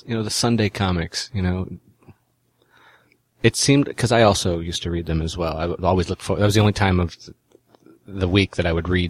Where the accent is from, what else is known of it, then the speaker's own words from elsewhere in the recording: Maryland, United States; growing up in Maryland, I wasn't, comics weren't my focus.